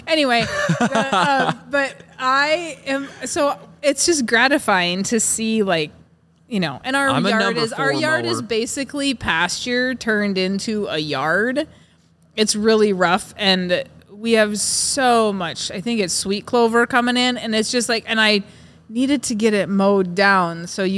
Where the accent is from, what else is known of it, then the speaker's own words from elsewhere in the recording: North Dakota, United States; So I am obviously from North Dakota. I was raised on a farm ranch operation.